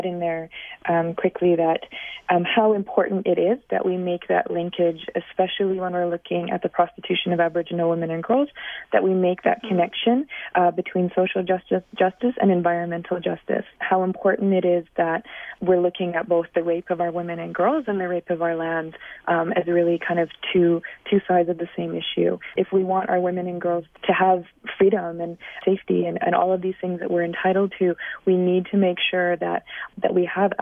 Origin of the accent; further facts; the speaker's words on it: British Columbia, Canada; also born or lived in Southwestern United States; Well, I come from the Tuklatmukh, and that's the Thompson Nation from the interior of British Columbia here in Western Canada, and also from the Diné or Navajo Nation from the southwestern United States.